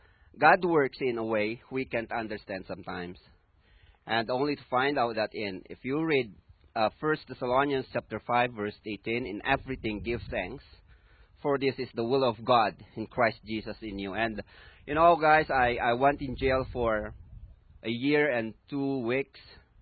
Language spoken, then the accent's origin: English; Philippines; from the Philippines. I am from the northern part of the Philippines.